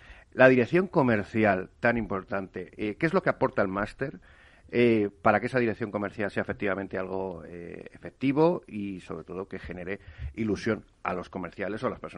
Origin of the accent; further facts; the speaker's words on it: Spain; De España.